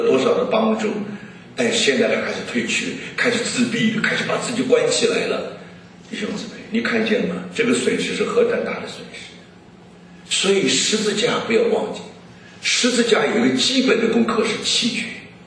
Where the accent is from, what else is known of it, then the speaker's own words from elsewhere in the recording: China; 那大家可能我们中国人对于那个石头不一定有很大的概念